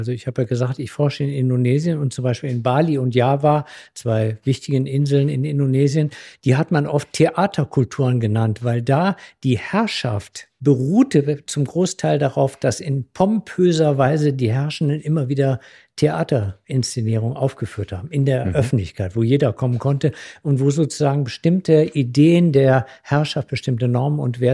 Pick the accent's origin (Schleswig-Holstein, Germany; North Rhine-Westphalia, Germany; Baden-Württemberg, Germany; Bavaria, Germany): North Rhine-Westphalia, Germany; Cologne; ich komme ja aus Köln